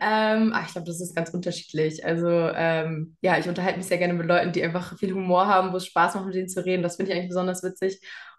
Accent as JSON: {"language": "German", "region": "Hamburg area", "country": "Germany", "said": "Hauptsache ist natürlich vor allem auch in Hamburg. Da komme ich aus der Nähe her."}